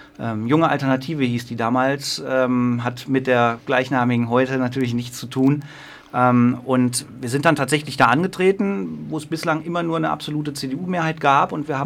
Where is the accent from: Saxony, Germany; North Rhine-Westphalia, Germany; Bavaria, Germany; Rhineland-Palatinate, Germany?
North Rhine-Westphalia, Germany; Zülpich; Also ich bin hier im Bonner Umland aufgewachsen, in Zöbich